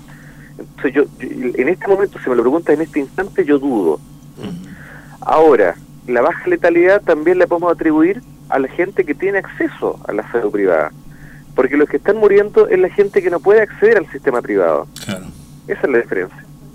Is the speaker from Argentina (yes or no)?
no; Chile; nosotros anunciamos con mucho orgullo, nosotros como chilenos, la cantidad de recuperados